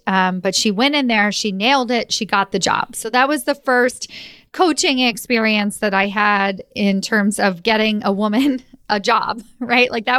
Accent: Louisville, Kentucky, United States; And we're from Louisville, Kentucky. So UPS is really big there.

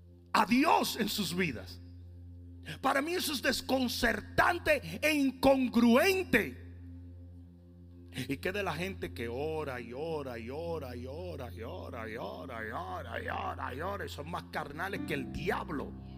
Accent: Santo Domingo, Distrito Nacional, Dominican Republic; Yo vengo de Santo Domingo. Yo no sé ni hacer un sancocho.

